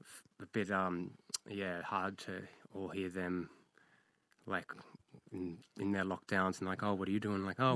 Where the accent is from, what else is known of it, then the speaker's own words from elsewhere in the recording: Sydney, New South Wales, Australia; now in Tasmania, Australia; No, I'm from Sydney originally.